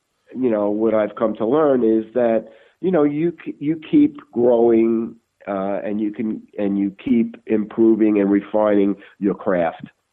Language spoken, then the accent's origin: English; Brooklyn, New York, United States; here was, I was a kid growing up in Brooklyn.